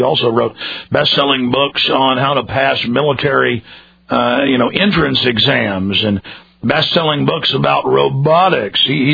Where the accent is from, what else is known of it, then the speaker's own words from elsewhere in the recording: United States; And really, I'm just an American.